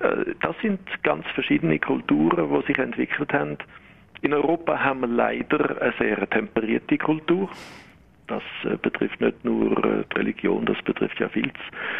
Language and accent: German; Switzerland; Aber wir sind halt Schweizer, oder?